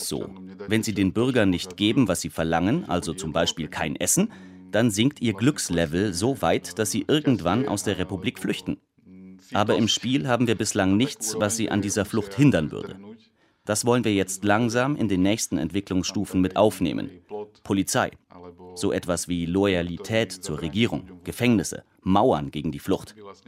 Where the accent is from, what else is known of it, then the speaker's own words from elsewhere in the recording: Košice, Košice Region, Slovakia; Ich stamme aus Košice und bin selbst in einer Plattenbausiedlung groß geworden.